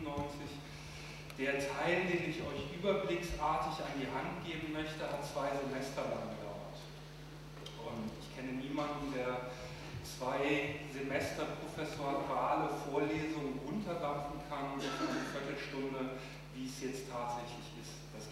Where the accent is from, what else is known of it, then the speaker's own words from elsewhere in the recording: Cologne, North Rhine-Westphalia, Germany; Herzlich willkommen an diesem wunderschönen Sommertag in Köln, meiner Heimatstadt.